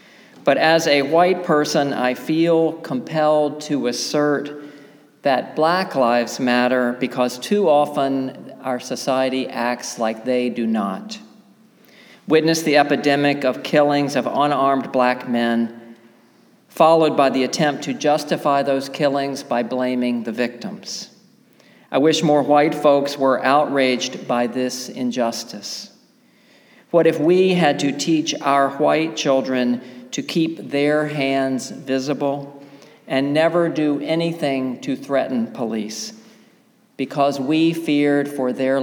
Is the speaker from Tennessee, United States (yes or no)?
no; Charlotte, North Carolina, United States; those images coming out of Charlotte because it's my hometown. It's where I grew up. To see police in riot gear marching down streets that I know